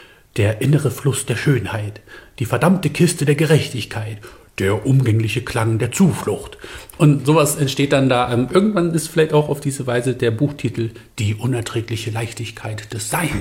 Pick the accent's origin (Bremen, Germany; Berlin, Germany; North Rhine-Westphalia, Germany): Bremen, Germany; Aber ich bin ja Findorfer. Deswegen, also da muss man auch dazu stehen. Also ich komme vom Torfkanal aus der Bremer Bahnhofsvorstadt.